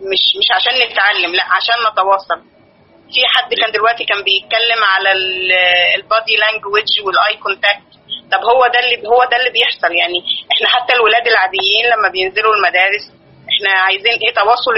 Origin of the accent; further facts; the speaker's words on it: Egypt; يعني هو احنا عندنا في مصر يعني لحد ما الدنيا بتقول كويسة